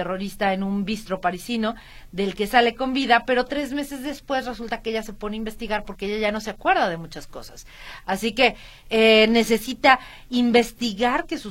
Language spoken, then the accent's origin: Spanish; Mexico; A nosotros como mexicanos no nos afecta.